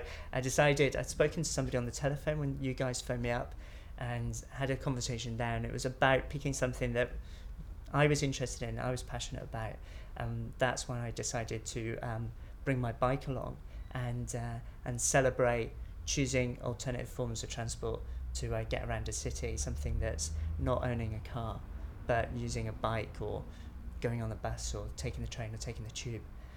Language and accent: English; Glasgow, Scotland, United Kingdom; I'm 37, and I come from Glasgow.